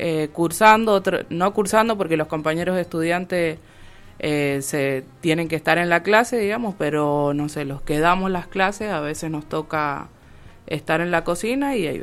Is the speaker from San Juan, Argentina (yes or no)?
yes; San Juan, Argentina; otros compañeros que venimos de San Juan